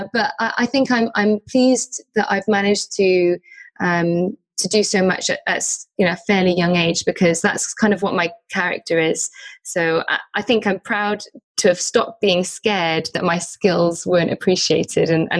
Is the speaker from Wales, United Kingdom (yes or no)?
yes; Wales, United Kingdom; now in England; I should mention that I'm Welsh. So I live in the UK, but I live in England now, and I'm Welsh